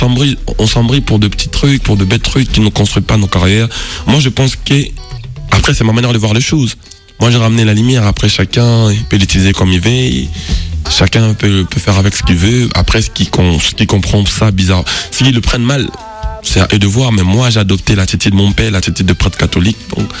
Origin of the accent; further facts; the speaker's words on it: DR Congo; moi je suis congolais, la musique congolaise c'est la rumba, c'est le seben.